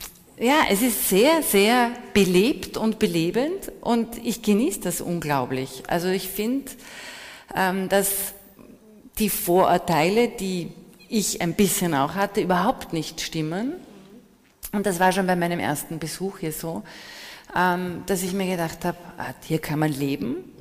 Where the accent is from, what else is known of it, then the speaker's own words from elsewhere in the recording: Vienna, Austria; also born or lived in Graz; now in Bregenz, Austria; Da ist natürlich so ein bisschen die Idee und Vorstellung eines Ostösterreichers, ich bin Wienerin